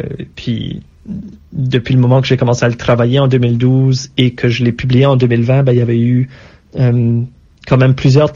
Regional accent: Acadia, Canada; les œuvres franco-canadiennes circulent quand même bien chez nous en Acadie

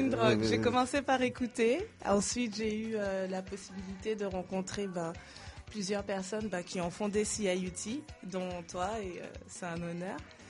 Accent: Guadeloupe, France; Écoute, je suis de la Guadeloupe.

